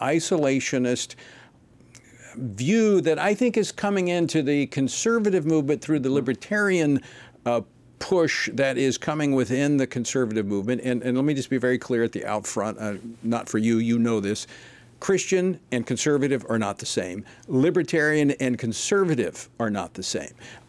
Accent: Louisiana, United States; And we kind of experienced a reverse of that in my home state of Louisiana back when Katrina kind of moved a lot of New Orleans out and dispersed them across the country.

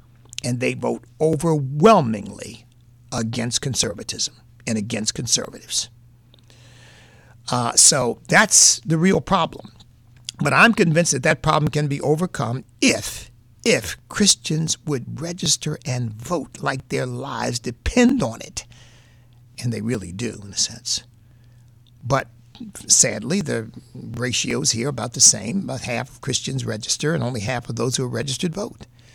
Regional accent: New England, United States; accent: New England; My New England accent comes, Arlington, I should be saying

